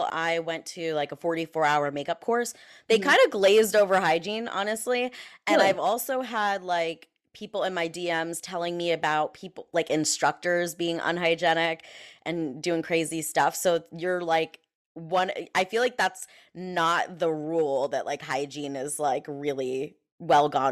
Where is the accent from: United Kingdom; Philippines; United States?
United States; New York; because like I'm Italian, like I'm from New York, like tough love